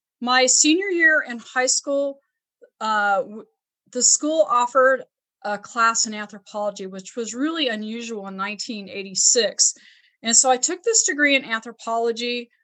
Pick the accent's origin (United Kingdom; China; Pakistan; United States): United States; Ruidoso, New Mexico; I was raised in Ruidoso, New Mexico, and in the 1970s, when I was in elementary school, there are a lot of different cultures, different people in the town I grew up in.